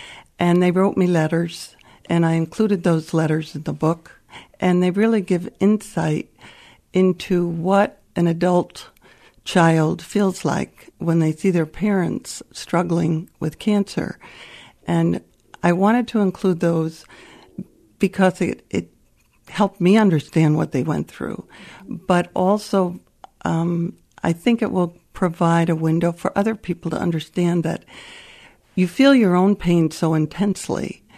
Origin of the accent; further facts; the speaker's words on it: New Jersey, United States; now in West Michigan, United States; No, actually, we came from New Jersey, but we've been here since college, so for over 40 years, and we consider West Michigan our home.